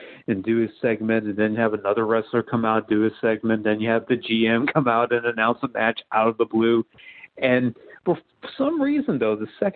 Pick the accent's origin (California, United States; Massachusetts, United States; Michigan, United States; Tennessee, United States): Tennessee, United States; I am from Tennessee, and I am glad that he's going to be inducted into the WWE Hall of Fame.